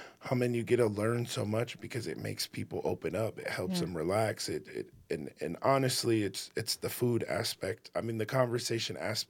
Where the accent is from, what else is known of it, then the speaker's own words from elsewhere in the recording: South Dakota, United States; And being younger and growing up in South Dakota, that culture was a lot more prevalent back in the day.